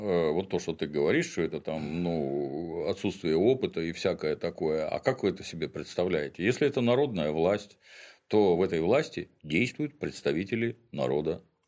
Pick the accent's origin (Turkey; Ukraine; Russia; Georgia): Ukraine; если я украинец, у меня жена украинка, и дети у меня украинцы, и дома мы разговариваем на украинском языке